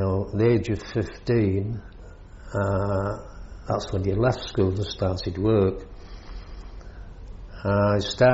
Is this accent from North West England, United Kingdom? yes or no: yes; Manchester, North West England, United Kingdom; I grew up in Manchester, mainly in a place called Burnage, which is South Manchester. I arrived in Burnage when I was coming up to 6 years old, which is the May in 1939, just before the Second World War started. I went to school at Green End School